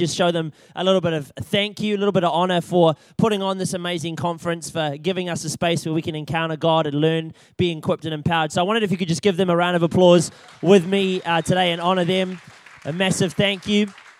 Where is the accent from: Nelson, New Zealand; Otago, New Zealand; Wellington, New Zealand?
Wellington, New Zealand; I am from Wellington, and I've done 3 years of the internship program, which is now called the Arise Ministry School in Wellington.